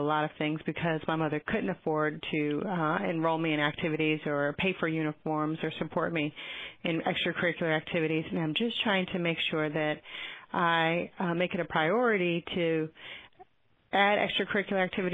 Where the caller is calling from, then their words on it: Atlanta, Georgia, United States; I'm calling from Atlanta.